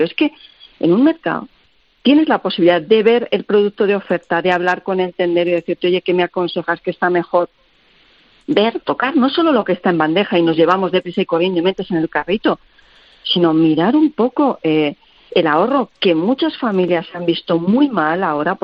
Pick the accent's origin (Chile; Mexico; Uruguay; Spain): Spain; Cuenca, Castilla-La Mancha; En cuanto Paloma pueda venir, estamos en mi tierra... con unas buenas zapatillas, cuesta para arriba la Plaza Mayor para abajo y a comer morteruelo.